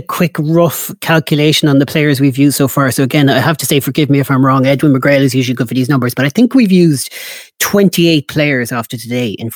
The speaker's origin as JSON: {"language": "English", "town": "Ballinrobe", "region": "Connacht", "country": "Ireland", "tie": "born or raised there", "said": "just coming into my hometown of Ballinrobe."}